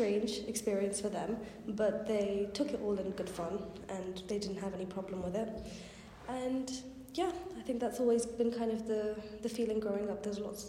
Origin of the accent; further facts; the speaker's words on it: London, United Kingdom; because growing up in London, there is so much diversity everywhere, and Oxford is not the same.